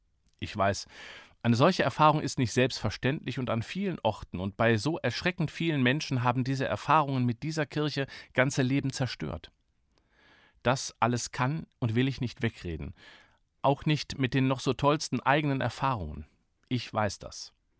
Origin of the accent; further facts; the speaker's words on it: Lobberich, North Rhine-Westphalia, Germany; In diesen beiden Büros, in meiner Heimat Lobberich, am linken Niederrhein